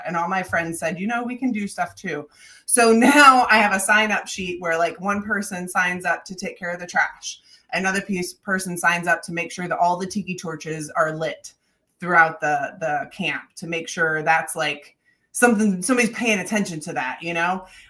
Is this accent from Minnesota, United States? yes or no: no; Michigan, United States; I'm from the Midwest. And when you were from, I'm from Michigan, and I went to Girl Scout camp in a little place called Irish Hills.